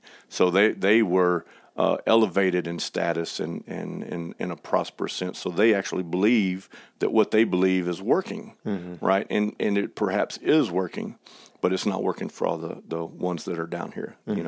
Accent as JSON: {"language": "English", "town": "Cattle Mills", "region": "Texas", "country": "United States", "tie": "born or raised there", "said": "So I grew up in Cattle Mills, Texas, and basically was going back and forth between my grandmother's little Baptist church out in the country and between a Pentecostal Assemblies of God that was in town."}